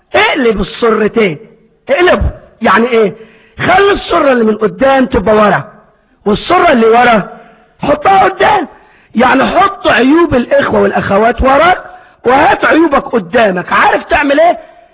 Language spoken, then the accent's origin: Arabic; Egypt; زمان زمان عندنا في مصر قبل ما تبقى محلات